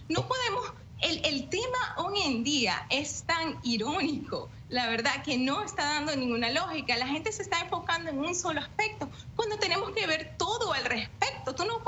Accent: Venezuela; Porque en mi país, en Venezuela, el niño que está un poquito mal criado tiene otro tipo de trato.

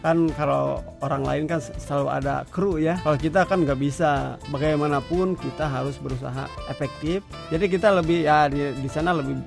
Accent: Bandung, West Java, Indonesia; born there; Ya saya kebetulan lahir di Bandung.

